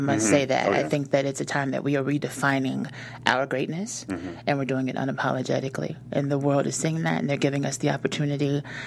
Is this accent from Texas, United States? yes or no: yes; Texas, United States; also born or lived in Detroit, Michigan / Virginia; And then we moved to Virginia. Then moved to Texas. So I say Texas is home, but I was born in Detroit.